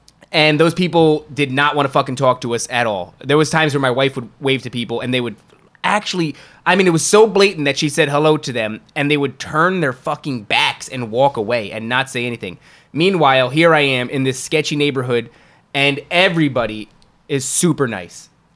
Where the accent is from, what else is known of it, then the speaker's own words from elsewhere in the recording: Elizabeth, New Jersey, United States; I grew up in Elizabeth, and I've been beaten with a baseball bat in Chrome